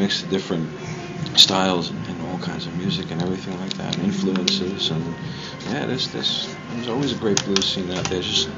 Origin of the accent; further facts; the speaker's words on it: New York City, New York, United States; also born or lived in South Florida; I was born in South Florida, raised up in New York City, Staten Island, Brooklyn.